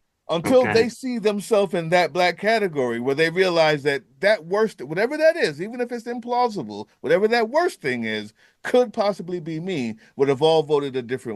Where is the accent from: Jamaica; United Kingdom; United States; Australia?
Jamaica; I've seen it as a Jamaican. I have dual citizenship.